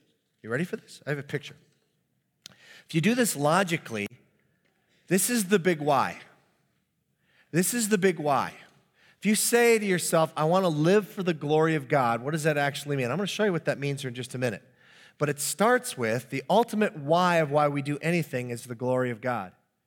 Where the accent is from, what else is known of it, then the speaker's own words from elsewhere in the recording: Minnesota, United States; Partly because I'm from the Iron Range, it's the only way we can do it.